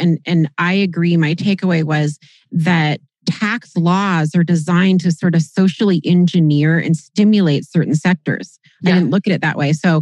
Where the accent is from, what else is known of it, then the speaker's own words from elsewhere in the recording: Kirkland, Washington, United States; The first COVID case hit the U.S., my hometown. Not just Seattle, Kirkland, my hometown.